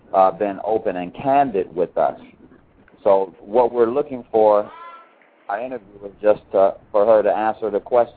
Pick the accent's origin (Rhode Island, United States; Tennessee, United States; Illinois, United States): Illinois, United States; Chicago; Right, I remember that as a child growing up in Chicago.